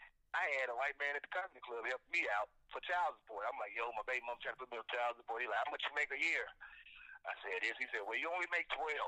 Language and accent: English; Memphis, Tennessee, United States; also born or lived in Mississippi; I love it. Memphis, born in Mississippi.